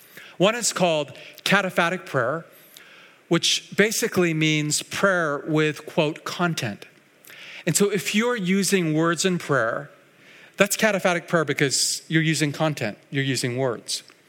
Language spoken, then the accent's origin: English; Surrey, British Columbia, Canada; when I was a child growing up in North Surrey